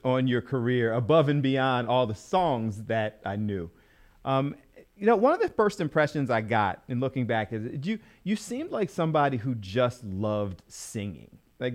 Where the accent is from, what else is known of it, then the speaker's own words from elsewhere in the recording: Philadelphia, Pennsylvania, United States; You know, I grew up in the Philadelphia WDAS days. My father used to manage.